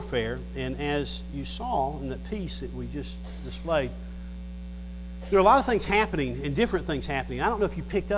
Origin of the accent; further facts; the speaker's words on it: Atlanta, Georgia, United States; born there; I may be one of the few people here who can say, I was born in Atlanta, Georgia.